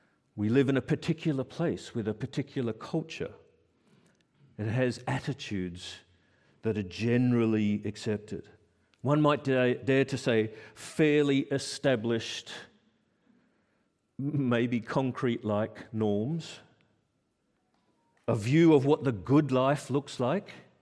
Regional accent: Australia; also born or lived in South Africa; now in United Kingdom; As an Australian man who has lived in Oz for a lot of my life, lived in South Africa for some of my life, and now lived in the UK for a lot of my life

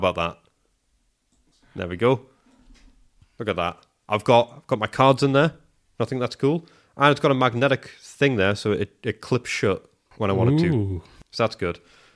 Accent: United States; I love, as an American, hearing the cool things you Brits have and say

